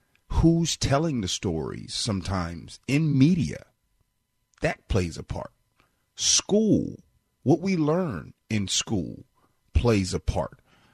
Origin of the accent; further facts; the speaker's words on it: Chicago, Illinois, United States; So here I was from Chicago, and I mean, I would go where I lived in my neighborhood. It was all black.